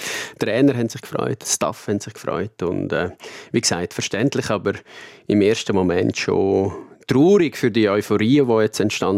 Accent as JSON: {"language": "German", "region": "Graubünden", "country": "Switzerland", "tie": "born or raised there", "said": "Ich bin im Engadin aufgewachsen"}